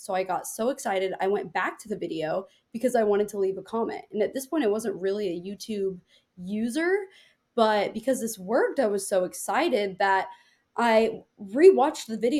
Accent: Seattle, Washington, United States; also born or lived in Los Angeles; And I was living in Los Angeles at the time. I'm originally from Seattle. I moved back to Seattle because I felt very lost, right?

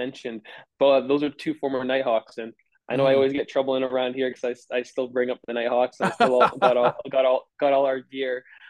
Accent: Ontario, Canada; growing up in Ontario, so I kind of saw it from afar

